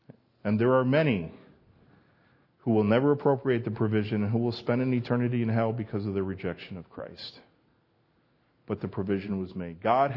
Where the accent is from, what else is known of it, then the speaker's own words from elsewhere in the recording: New York, United States; you know, I grew up in New York. I grew up about an hour from here, and, you know, we have four seasons here